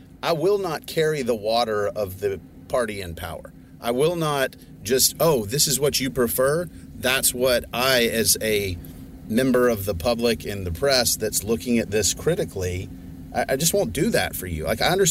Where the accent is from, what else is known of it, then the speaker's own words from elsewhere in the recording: United States; I'm an American. I'll never do that.